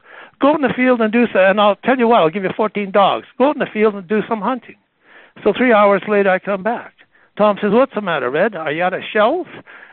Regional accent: Saskatoon, Saskatchewan, Canada; I'm from Western Canada, and there was a town called Saskatoon, Saskatchewan, my hometown.

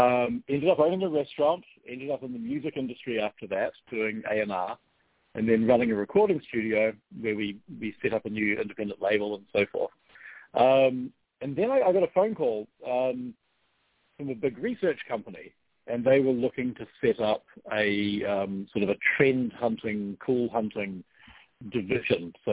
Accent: New Zealand; for those listeners who are wondering which part of Australia I'm from the New Zealand part of Australia. So I grew up in New Zealand.

